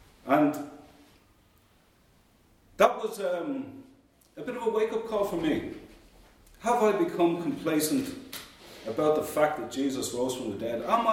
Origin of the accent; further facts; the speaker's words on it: Ireland; growing up in Ireland, ever since I was a boy